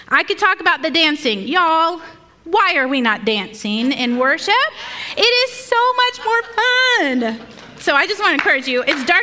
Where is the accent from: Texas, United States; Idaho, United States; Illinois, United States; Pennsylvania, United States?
Texas, United States; Hey now, I'm still a Texan, all right?